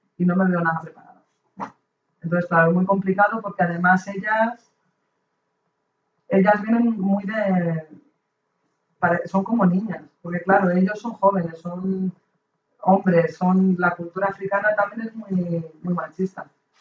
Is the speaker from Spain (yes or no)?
yes; Spain; Eso sería que, bueno, somos los españoles que les hemos abierto las puertas a las mujeres.